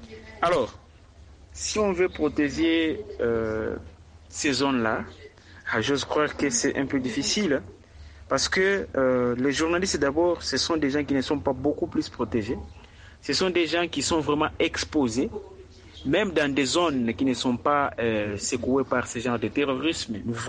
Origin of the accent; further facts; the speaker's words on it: DR Congo; C'est comme un exemple qu'on peut donner ici chez nous en RDC.